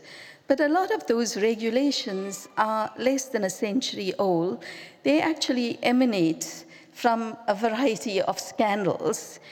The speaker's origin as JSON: {"language": "English", "country": "South Africa", "said": "I come from South Africa. I'm a third generation South African. And I was considered I'm still a black South African. And living in apartheid South Africa"}